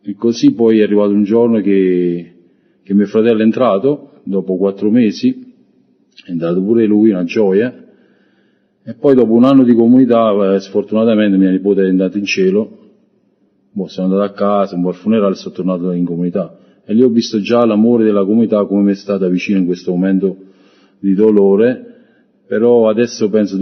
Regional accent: Naples, Campania, Italy; Poi io sono di Napoli, sono del sud, quindi lì c'è molta, a quei tempi, parlo di 20 anni fa, c'era molta più delinquenza

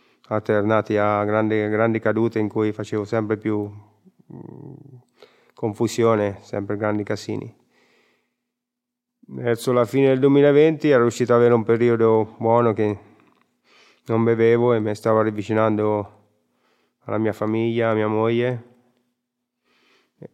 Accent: Perugia, Umbria, Italy; ho 43 anni, vengo da Perugia.

